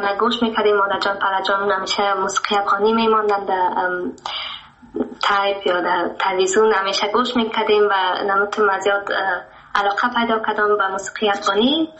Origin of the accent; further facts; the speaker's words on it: Germany; بله، ما در آلمان تولد شدیم و همینجا بزرگم شدیم